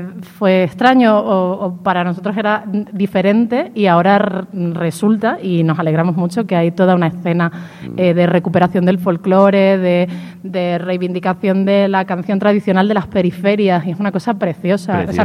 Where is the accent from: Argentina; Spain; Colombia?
Spain; Extremadura; accent: Extremaduran; ya hablaba con mi acento, pero que me apetecía cantar con mi acento y de pronto también recuperar pues las palabras, el vocabulario, el idiolecto, las imágenes que a mí me traía Extremadura.